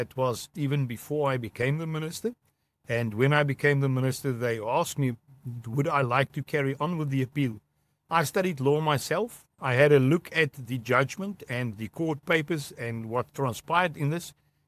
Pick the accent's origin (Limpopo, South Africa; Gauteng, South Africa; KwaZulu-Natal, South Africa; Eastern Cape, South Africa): Limpopo, South Africa; Tzaneen; I grew up in Tzaneen.